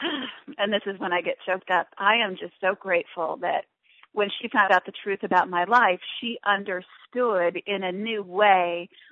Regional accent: Iowa, United States; I grew up in Iowa.

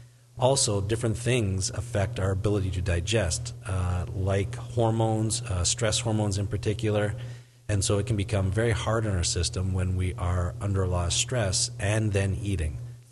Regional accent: Canada; when I grew up in Canada, we would go skiing annually in the mountains there

